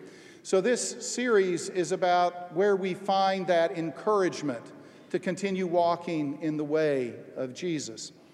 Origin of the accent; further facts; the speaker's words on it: Texas, United States; And unlike here, growing up in Texas, children sat through the entire worship service.